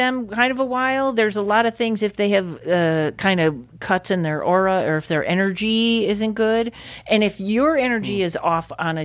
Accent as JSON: {"language": "English", "town": "Pittsfield", "region": "Massachusetts", "country": "United States", "tie": "born or raised there", "said": "you know, I was from Pittsfield, Massachusetts, and I didn't really think you just do comedy."}